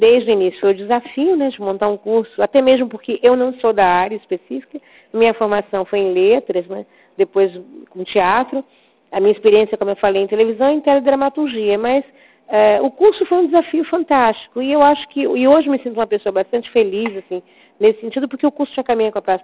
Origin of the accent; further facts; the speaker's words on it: São Paulo, Brazil; Eu que vim de São Paulo, sei o que é a USP, estudei lá.